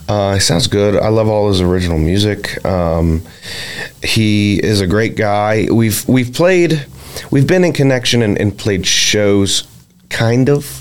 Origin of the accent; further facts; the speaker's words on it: Bel Air, United States; So I grew up in Bel Air, and I ended up going to high school in Shadyside.